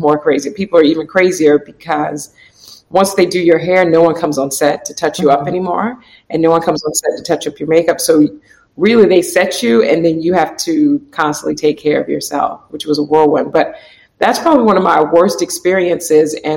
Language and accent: English; Florida, United States; moved away as an adult; now in New York, United States; I'm from Florida originally, and I ended up moving to New York to go to grad school